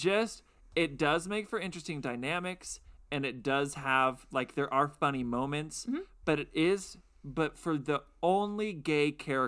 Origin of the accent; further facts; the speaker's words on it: Arizona, United States; bear in mind, I grew up in Arizona and this was also like 10 years ago